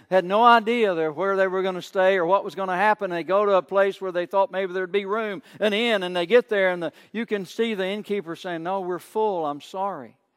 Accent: Kentucky, United States; I mean, I'm a Kentuckian. In Kentucky, you're from the county, right? I'm from Warren County.

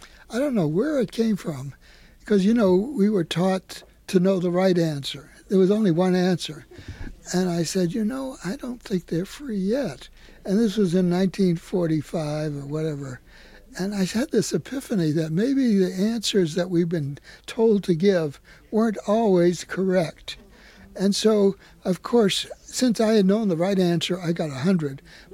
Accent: Boston, Massachusetts, United States; I mean, when I was a kid growing up in Boston, I said, what is this story of the Civil War?

